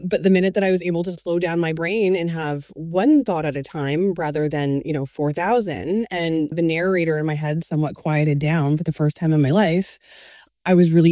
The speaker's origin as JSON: {"language": "English", "town": "Lively", "region": "Ontario", "country": "Canada", "said": "So I'm from Northern Ontario, and I'm from a very, very small town called Lively."}